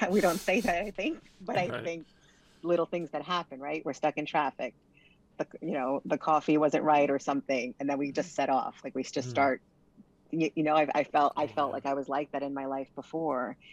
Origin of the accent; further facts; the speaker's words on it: Brooklyn, New York, United States; I'm from Brooklyn, New York. I'm a city girl.